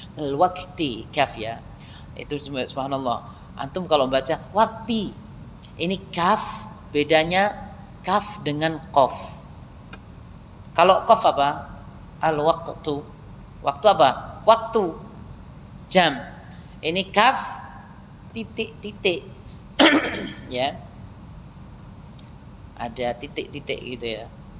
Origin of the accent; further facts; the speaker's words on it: Nganjuk, East Java, Indonesia; born there; saya kelahiran saya ini. Nganjuk.